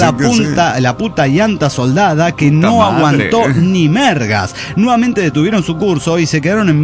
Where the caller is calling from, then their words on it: Tarija, Bolivia; de Tarija, Bolivia.